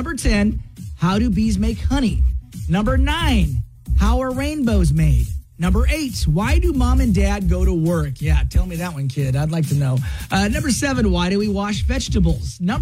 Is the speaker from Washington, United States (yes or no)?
yes; Washington, United States; Growing up in the Northwest, growing up in Washington State, those things were everywhere.